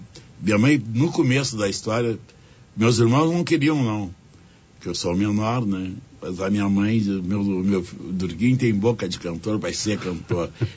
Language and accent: Portuguese; Dom Pedrito, Rio Grande do Sul, Brazil; E viemos para Porto Alegre. Então, a minha infância em Dom Pedrito, eu tenho quase nada de recordação.